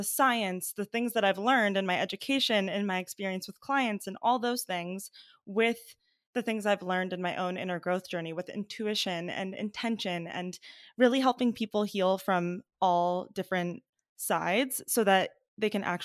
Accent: California, United States; also born or lived in Iran; And, you know, I'm Persian. I was born in Iran, actually, and my family immigrated to the US when I was just 3 years old. And we moved to California.

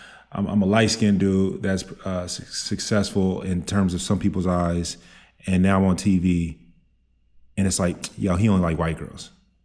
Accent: Dallas, Texas, United States; Have you noticed, because Rachel's from Dallas, I'm from Dallas.

